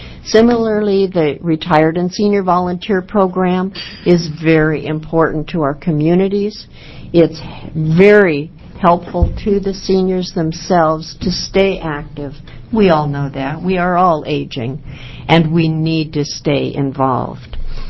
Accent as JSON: {"language": "English", "town": "Eugene", "region": "Oregon", "country": "United States", "said": "I am from Eugene."}